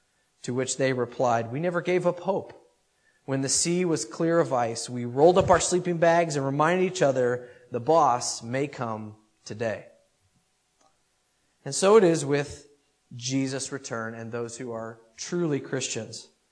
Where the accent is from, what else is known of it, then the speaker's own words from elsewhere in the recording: United States; accent: American; I'm sorry I'm not Andrew, but I don't have the accent. I have my own American accent, and I hope you can hear clearly through that.